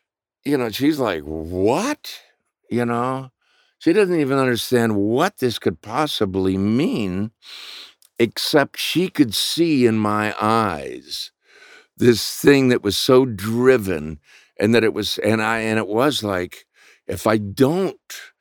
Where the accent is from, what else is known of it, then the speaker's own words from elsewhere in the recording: Canada; And I'm from Canada.